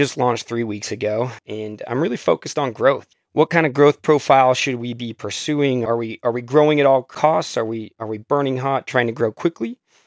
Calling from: Salt Lake City, Utah, United States; Yeah, hello. … I'm calling in from Salt Lake City, Utah.

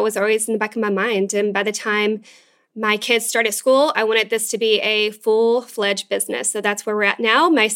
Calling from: Hendersonville, Tennessee, United States; Hi, Guy. Hi, Isaac. … I'm calling from Hendersonville, Tennessee.

